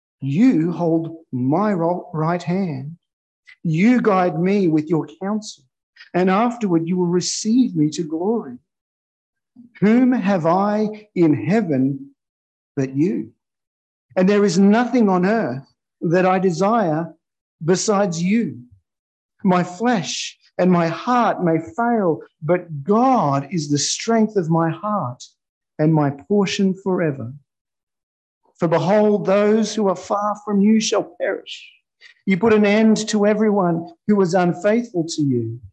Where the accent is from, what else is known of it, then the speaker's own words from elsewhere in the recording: Brazil; now in Australia; I'm from Australia, as you've heard. I've lived here. I grew up in Brazil